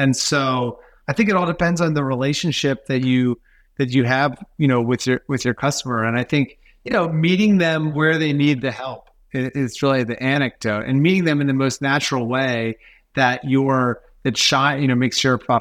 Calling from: Costa Rica; I'm calling you from Costa Rica, where hopefully I will be surfing later today.

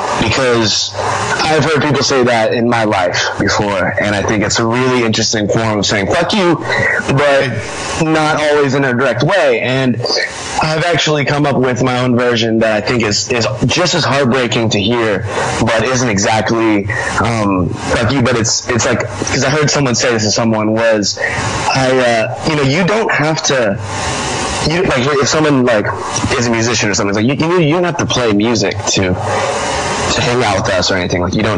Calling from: Columbia, South Carolina, United States; Yeah, well, Columbia, South Carolina.

